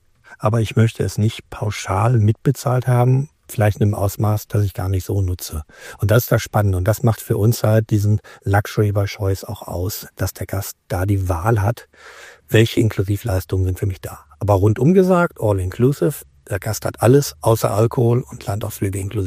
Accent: Düsseldorf, North Rhine-Westphalia, Germany; Ich als Düsseldorfer kenne vielleicht ja Schafe von den Rheinufer

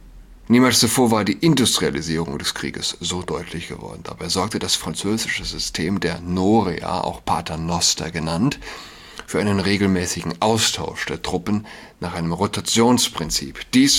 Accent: Saarland, Germany; Verdun ist nicht weit von meiner Heimat, dem Saarland.

